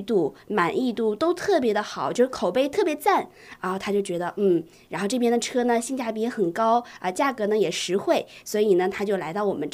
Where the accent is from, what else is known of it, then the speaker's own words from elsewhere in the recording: China; 毕竟我刚刚从大陆过来的嘛